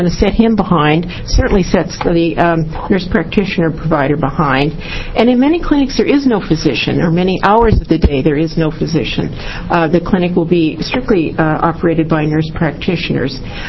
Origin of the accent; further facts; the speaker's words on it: Portland, Oregon, United States; I'm from Portland, Oregon, and I'm a women's health nurse practitioner.